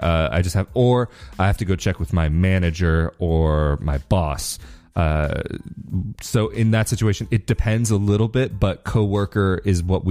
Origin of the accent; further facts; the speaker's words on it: United States; I hate to admit that as an American being in Italy, that I went to a McDonald's